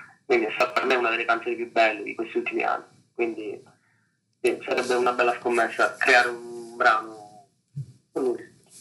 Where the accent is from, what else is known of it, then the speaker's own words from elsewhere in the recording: Apulia, Italy; è un artista pugliese, è proprio dalle mie parti